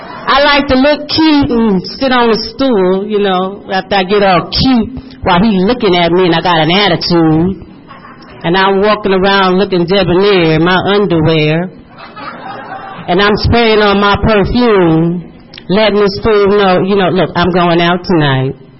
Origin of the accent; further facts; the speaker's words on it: East Coast, United States; now in West Coast, United States; I'm from the East Coast, I'm over here on the West Coast.